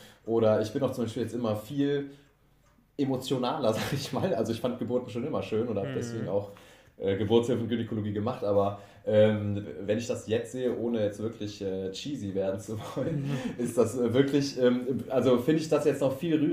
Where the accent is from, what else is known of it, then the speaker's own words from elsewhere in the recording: Cologne, North Rhine-Westphalia, Germany; born there; Als gebürtiger Kölner war das so um die Ecke, fühlte sich aber an, als wäre man ganz weit weg, obwohl das, wie gesagt, Luftlinie nur 100 Kilometer sind.